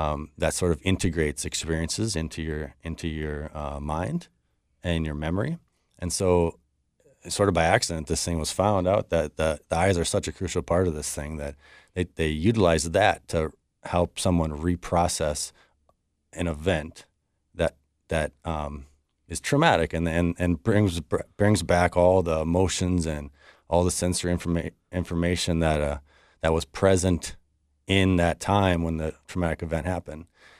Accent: Red Wing, Minnesota, United States; Yeah, I'm from Red Wing, Minnesota.

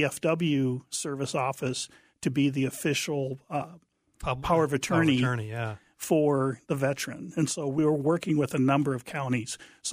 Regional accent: Cottage Grove, Minnesota, United States; I'm from Cottage Grove

